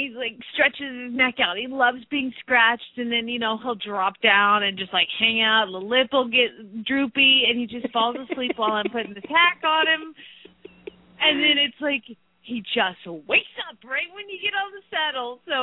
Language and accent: English; Phoenix, Arizona, United States; from Phoenix, Arizona